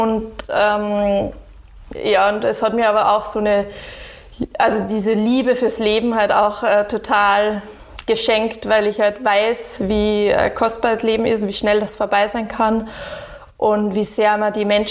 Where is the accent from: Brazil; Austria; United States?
Austria; Also ich habe meine Kindheit in Österreich verbracht, den Großteil, immer den Sommer eben in Schweden mit meiner Familie